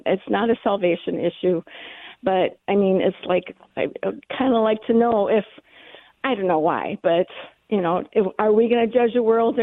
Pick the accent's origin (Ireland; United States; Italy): United States; Minnesota; She's from Minnesota. I'm from Minnesota.